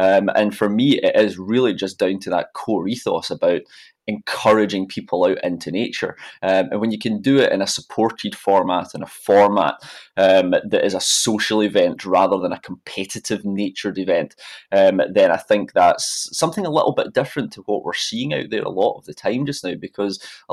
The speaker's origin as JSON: {"language": "English", "region": "Scotland", "country": "United Kingdom", "said": "but I would say that being a Scot."}